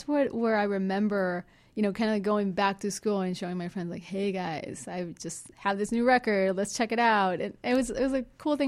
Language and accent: English; Caracas, Capital District, Venezuela; We were right in the city. It's actually a big city, and I would say we weren't in like the downtown area, not the suburbs either